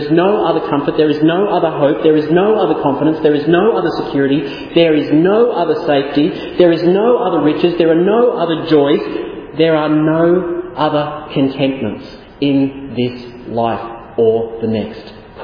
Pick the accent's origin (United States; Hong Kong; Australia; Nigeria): Australia; accent: Australian; This whole section of scripture I just want to share with you is where my Australian accent gets me into the most possible problem.